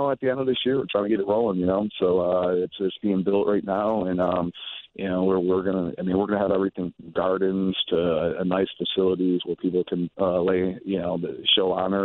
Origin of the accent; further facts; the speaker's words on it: Long Island, New York, United States; Well, High River, you know, we're from Long Island, New York.